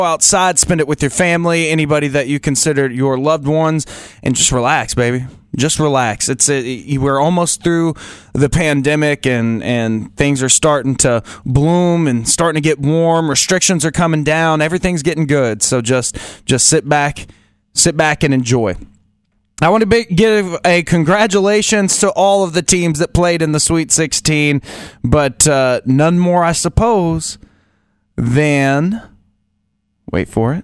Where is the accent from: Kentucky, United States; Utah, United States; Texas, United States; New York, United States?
Kentucky, United States; as a person growing up in Central Kentucky, that I was really pulling for the Central Kentucky teams